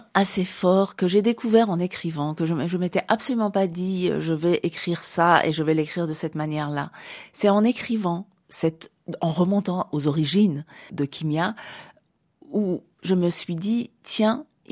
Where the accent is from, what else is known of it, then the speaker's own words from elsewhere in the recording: Iran; French is a second language; Quand je pense à mon enfance à l'Iran